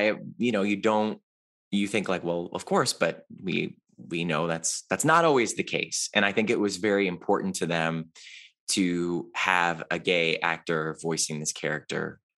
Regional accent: Cleveland, Ohio, United States; And I grew up in Cleveland. So to me, it's like a love letter to the Midwest and to Midwest culture

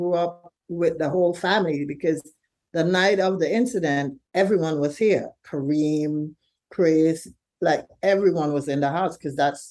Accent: St. Vincent & Grenadines; now in Brooklyn, United States; So like you said, we're from St. Vincent originally, but Tyler grew up in a home. We live on East 8th and Beverly in Brooklyn, and we've been living in this home for 31 years.

